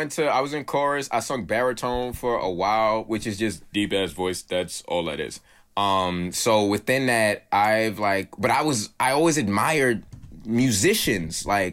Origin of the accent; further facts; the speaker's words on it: Brooklyn, New York, United States; You know what? I grew up in Brooklyn.